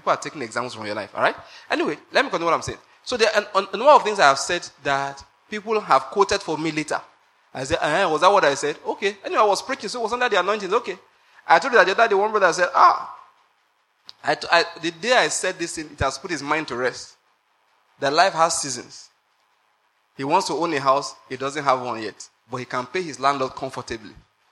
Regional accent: Nigeria; I said, I'm a Nigerian. This is my first time in this country.

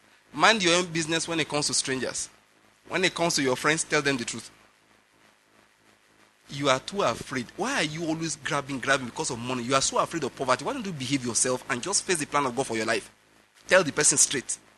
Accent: Nigeria; You know, I'm a Nigerian.

